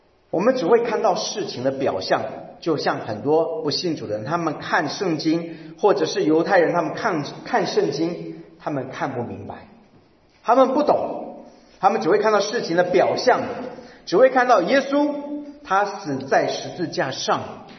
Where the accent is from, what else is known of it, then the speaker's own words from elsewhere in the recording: Chiayi, Chiayi County, Taiwan; 我小时候在台湾嘉义，那是我的老家，我外祖父外祖母他们的庭院啊，四合院